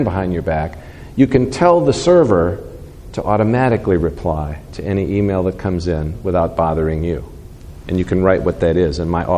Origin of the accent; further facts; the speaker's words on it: Texas, United States; We were talking to other people in the Yosemite area, and we're from West Texas, and they said, well, I bet you don't have anything like this in West Texas, do you?